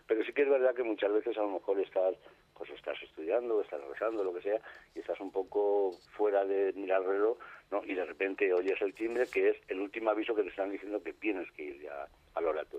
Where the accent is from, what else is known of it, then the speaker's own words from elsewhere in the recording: Madrid, Community of Madrid, Spain; yo soy de Madrid.